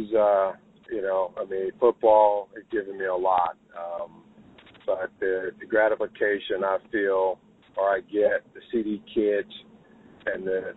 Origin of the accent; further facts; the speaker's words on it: Americus, Georgia, United States; a mentoring program in my hometown, Americus, Georgia.